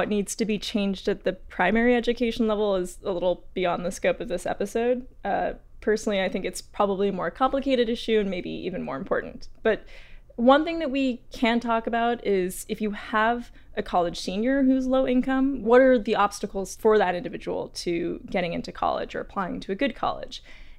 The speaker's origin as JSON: {"language": "English", "town": "Greenwich", "region": "Connecticut", "country": "United States", "tie": "born or raised there", "also_born_or_lived": "New York", "said": "I was born in New York. I was raised in Greenwich, Connecticut. And Greenwich is like one of the wealthiest parts of the country."}